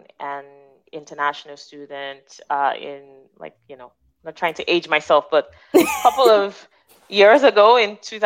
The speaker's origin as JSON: {"language": "English", "country": "Nigeria", "said": "because as a Nigerian and African, going to mainstream grocery stores"}